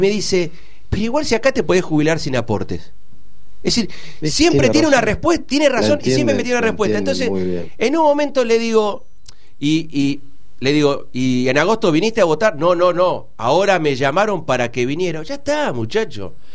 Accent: Almirante Brown, Buenos Aires Province, Argentina; A ver, yo soy de Almirante Brown, ¿no?

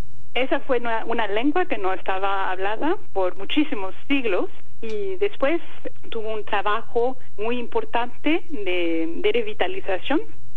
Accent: Greece

